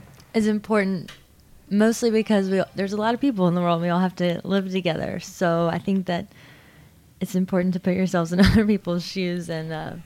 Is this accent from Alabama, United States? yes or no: yes; Florence, Alabama, United States; I'm from Alabama. I grew up in Florence, but my family lives in Birmingham now.